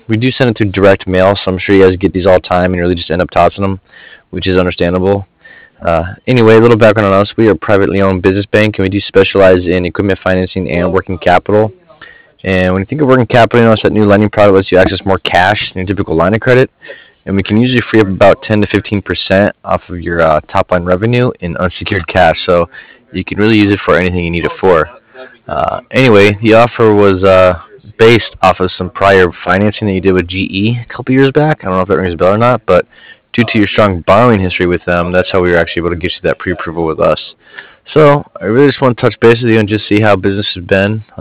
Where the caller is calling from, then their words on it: Cardiff, California, United States; I'm calling from Cardiff. It's C-A-R-D-I-F-F, like Frank.